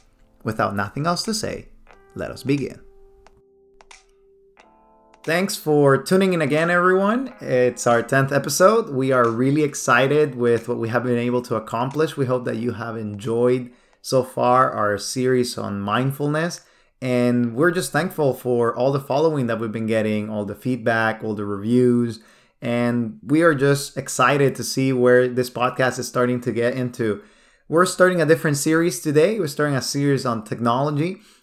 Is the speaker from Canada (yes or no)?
no; Nicaragua; English is a second language; now in United States; You know, I come from a different country. Maybe you've been able to listen to my accent a little bit. I was born in Nicaragua.